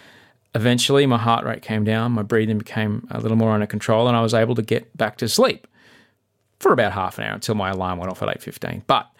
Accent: Brisbane, Queensland, Australia; Obviously, you know, Brisbane's my hometown, and two of my three brothers were gratefully able to make it along.

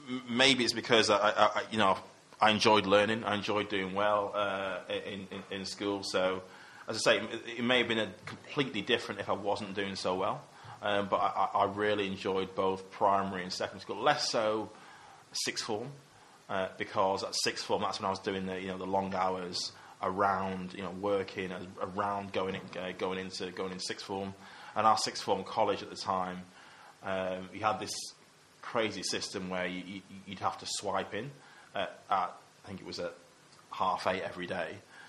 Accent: Manchester, North West England, United Kingdom; I still speak to a lot of people who I grew up with, both the people I grew up with in Cheetham Hill, or kind of around my area

